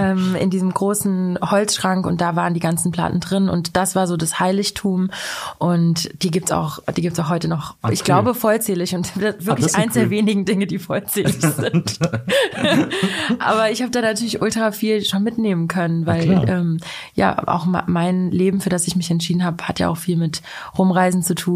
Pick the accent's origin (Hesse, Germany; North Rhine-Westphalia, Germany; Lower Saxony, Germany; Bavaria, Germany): Hesse, Germany; Wiesbaden; born there; In Wiesbaden.